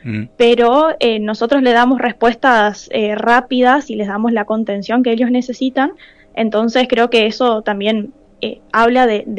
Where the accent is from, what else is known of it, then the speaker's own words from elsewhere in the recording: Leandro N. Alem, Misiones, Argentina; now in Posadas, Argentina; Yo soy de Alem, sí, soy de Alem, pero estoy viviendo en Posadas.